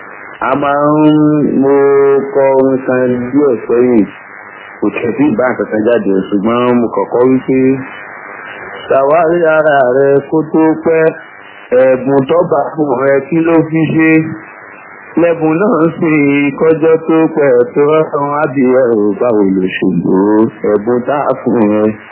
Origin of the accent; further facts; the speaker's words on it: Ibadan, Oyo, Nigeria; born there; A bí mi ní ìlú Ìbàdàn ní ọdún díẹ̀ sẹ́yìn.